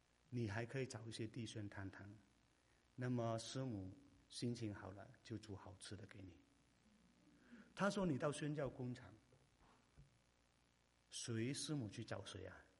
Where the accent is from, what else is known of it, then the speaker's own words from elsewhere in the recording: China; 希望他知道我们中国人都有功夫啊